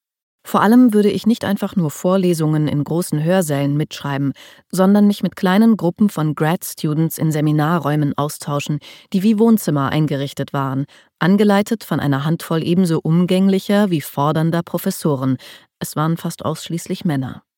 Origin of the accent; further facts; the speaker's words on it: Germany; Ich bin in der DDR geboren und aufgewachsen. Ich habe den Mauerfall im November 1989 als 13-jähriges Mädchen miterlebt.